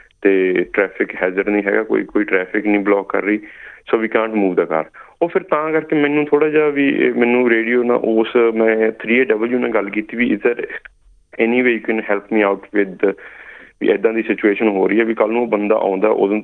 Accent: Puli, Punjab, India; also born or lived in Sydney; now in Melbourne, Australia; ਮੈਂ 2006 'ਚ ਆਇਆ ਸੀਗਾ ਜੀ ਮੈਲਬਰਨ 'ਚ, ਅਤੇ ਫਿਰ ਮੈਂ 4 ਸਾਲ ਸਿਡਨੀ ਵੀ ਲਾਏ ਆ ਜੀ, ਅਤੇ ਉਹ ਤੋਂ ਬਾਅਦ ਮੇਰਾ ਜਿਹੜਾ ਬੈਕਗਰਾਊਂਡ ਹੈ ਜੀ ਉਹ ਬਠਿੰਡਾ ਮੇਰਾ ਜ਼ਿਲ੍ਹਾ ਜੀ, ਪਿੰਡ ਮੇਰਾ ਪੂਲੀ ਹੈ ਜੀ।

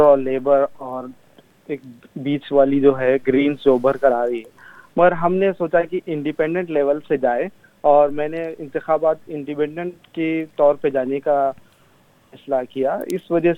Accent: Hyderabad, Telangana, India; now in Melbourne, Australia; मैं जो हूँ इंडिया से हूँ, हैदराबाद से, और इस वक्त मैं मेलबर्न में हूँ

